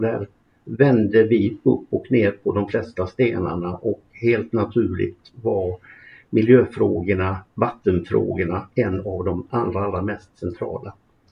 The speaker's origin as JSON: {"language": "Swedish", "town": "Gothenburg", "region": "Västra Götaland County", "country": "Sweden", "tie": "born or raised there", "said": "Jag är född och uppväxt mitt inne i Göteborg. Kom utanför stan sen med min mamma, pappa, min syster"}